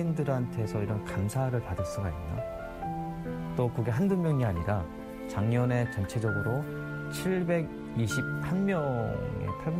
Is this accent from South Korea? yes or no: no; North Korea; born there; 그때부터는 이제 나는 왜 북한에서 태어났을까? 이런 생각을 많이 하게 되고.